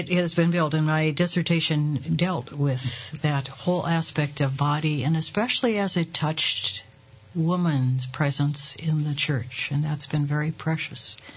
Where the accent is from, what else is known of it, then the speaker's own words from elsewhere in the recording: Minnesota, United States; Actually, I was born in Minnesota